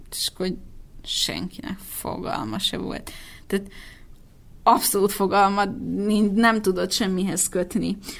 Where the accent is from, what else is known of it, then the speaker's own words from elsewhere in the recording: Serbia; És akkor én mondom, hogy én Szerbiából jöttem, de én mindig kihangsúlyozom azt is, hogy én magyar vagyok.